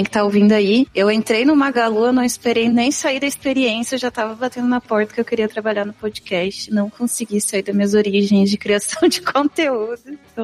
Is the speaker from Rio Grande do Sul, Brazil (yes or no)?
yes; Caxias do Sul, Rio Grande do Sul, Brazil; accent: southern; moved away as an adult; now in Campo Limpo Paulista, Brazil; Então, acho que pelo sotaque, quando eu abro a boca, dá pra ver que tem as raízes sulistas. Então, eu nasci em Caxias do Sul, na Serra Gaúcha, e fiquei lá por 23 anos. Hoje eu tô morando perto de São Paulo